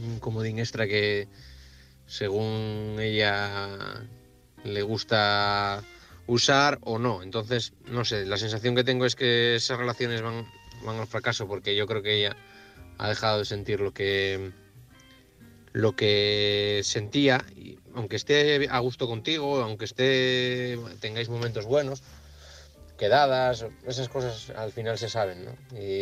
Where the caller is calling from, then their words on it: Oviedo, Asturias, Spain; de Oviedo.